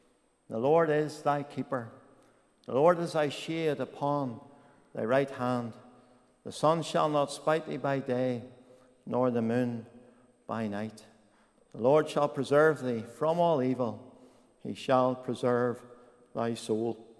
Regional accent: Newtownards, Northern Ireland, United Kingdom; I was born in Newton Ards, the youngest of three. I had two older sisters, and we were brought up on a farm.

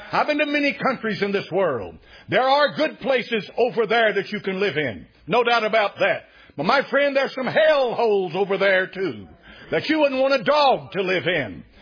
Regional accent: United States; I'm an American. I was born an American. I was raised an American. I served my country for 4 years as an American. I'm an American citizen. I'm not an alien. I'm not a foreigner. I'm born right here in this country.

